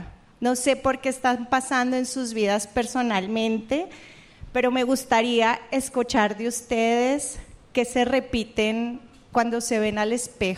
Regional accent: Colombia; now in Switzerland; Yo soy colombiana.

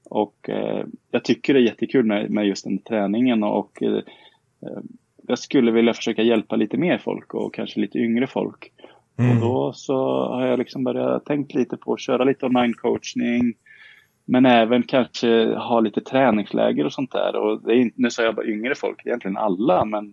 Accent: Karlskoga, Örebro County, Sweden; Jag är uppvuxen i Karlskoga

